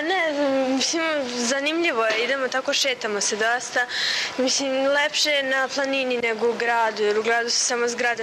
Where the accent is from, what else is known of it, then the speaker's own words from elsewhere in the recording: Belgrade, Serbia; Pa mi smo iz Beograda